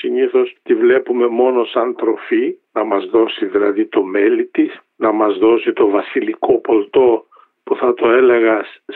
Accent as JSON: {"language": "Greek", "town": "Drama", "region": "Eastern Macedonia and Thrace", "country": "Greece", "tie": "born or raised there", "said": "Να σας θυμίσω μια φορά από τη δικιά μου εμπειρία στο χωριό μου, στη Δράμα, που πήγαινα στο γυμνάσιο"}